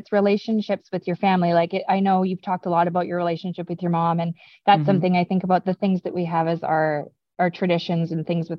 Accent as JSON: {"language": "English", "town": "Vancouver", "region": "British Columbia", "country": "Canada", "said": "Actually, I'm the one who said that I'm from Vancouver, BC, and then you told me about going up."}